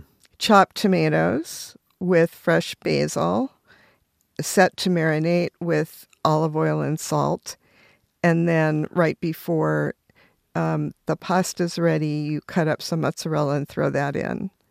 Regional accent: Los Angeles, California, United States; growing up in Los Angeles, even when I did, I mean, you knew about orange trees

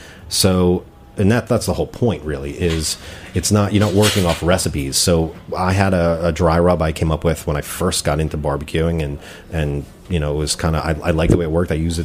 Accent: New Jersey, United States; I'm from North Jersey, man. I'm not from Texas or Memphis or, you know.

